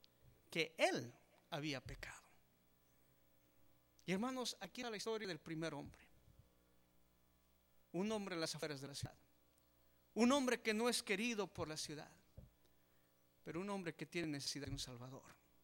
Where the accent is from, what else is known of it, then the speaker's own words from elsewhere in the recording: Oruro, Bolivia; Yo vengo de Oruro, Bolivia, donde mi ciudad está a 3.500 metros, no pies, metros sobre el nivel del mar.